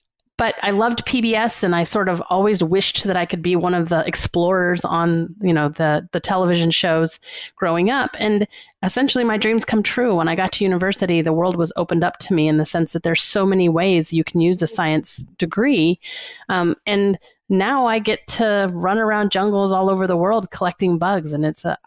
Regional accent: New Orleans, Louisiana, United States; I grew up in New Orleans, Louisiana, and neither of my parents went to university or graduated college.

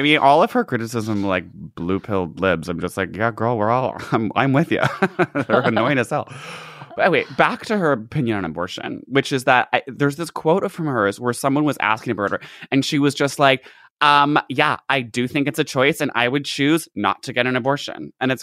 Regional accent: New York City, New York, United States; my deli guy knows my bodega and like, because I'm a New Yorker.

